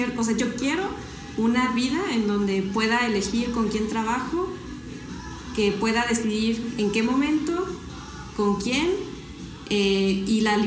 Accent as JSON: {"language": "Spanish", "country": "Mexico", "said": "De México."}